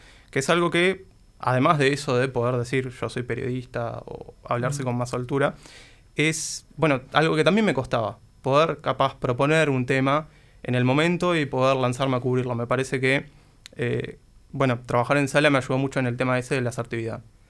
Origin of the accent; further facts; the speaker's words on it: Montevideo, Uruguay; Soy de Montevideo, tengo 26 años.